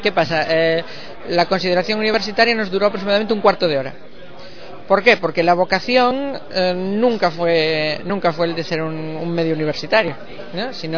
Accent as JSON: {"language": "Spanish", "town": "A Coruña", "region": "Galicia", "country": "Spain", "said": "De Galicia, de la esquina, del córner, justo antes de caer al mar."}